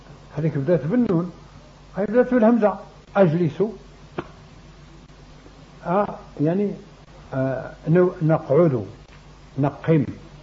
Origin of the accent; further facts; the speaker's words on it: Morocco; لأن المغرب فيه برابر وعرب، فنقول المغربي وخلاص نقولش عربي